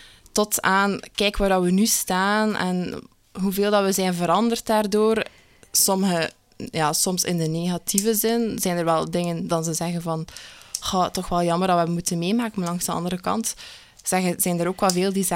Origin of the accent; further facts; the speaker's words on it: Melle, East Flanders, Belgium; Ik ben 23 jaar. Ik kom uit Melle. Ik ben student-psycholoog.